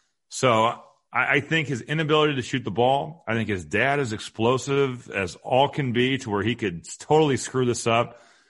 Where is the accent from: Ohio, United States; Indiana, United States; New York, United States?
Indiana, United States; I'm from Indiana. That doesn't fly there.